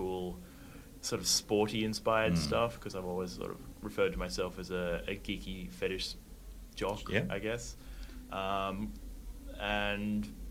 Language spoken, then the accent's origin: English; Australia; I'm just from Australia, and I'm doing some good stuff for us too